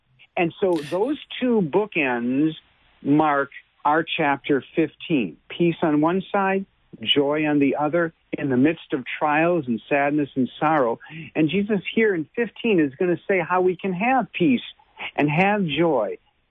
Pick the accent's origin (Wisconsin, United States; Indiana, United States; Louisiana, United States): Wisconsin, United States; from Wisconsin. I'm sorry, I don't say such things like that. I have other sayings of my own.